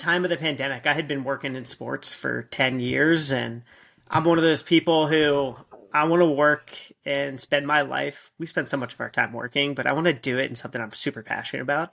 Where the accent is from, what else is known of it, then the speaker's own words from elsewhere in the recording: Alpharetta, Georgia, United States; I grew up in Alpharetta, Georgia, and we had Hi-Rez Studios there